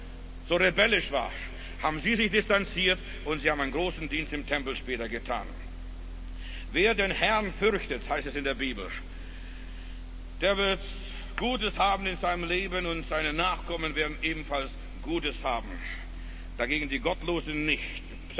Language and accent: German; Germany; wir als Deutsche, vielleicht war dein Vater Nazi, vielleicht war er ein Kommunist oder vielleicht war er was anderes